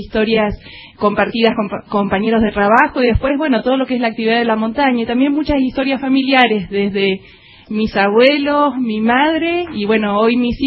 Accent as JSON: {"language": "Spanish", "town": "Bariloche", "region": "Río Negro", "country": "Argentina", "tie": "born or raised there", "said": "Soy barilochense. Soy nacida y criada en Bariloche y trabajando aquí en Catedral Alta Patagonia ya 20 años."}